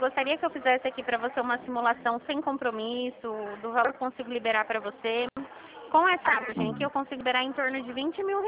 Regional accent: São Paulo, Brazil; eu sou daqui de São Paulo

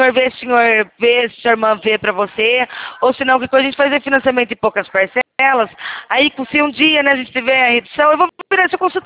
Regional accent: Rio Claro, São Paulo, Brazil; Eu sou de Rio Claro, São Paulo

